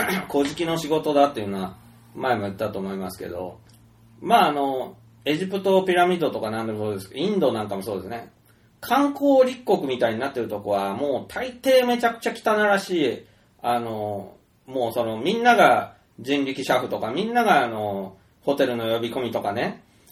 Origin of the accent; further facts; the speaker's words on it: Nagasaki, Japan; まあ本当に長崎県とかでもね、僕長崎出身だから島が多いから